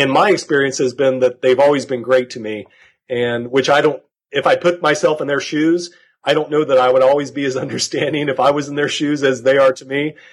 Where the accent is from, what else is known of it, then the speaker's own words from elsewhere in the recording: Kansas, United States; I grew up in Kansas in generally the same town